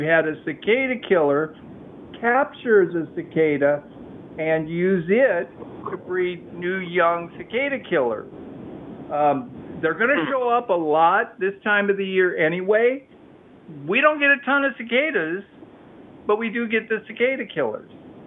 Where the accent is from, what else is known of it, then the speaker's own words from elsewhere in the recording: Midwest, United States; And I'm from the Midwest where we would get mayflies. We call them shadflies.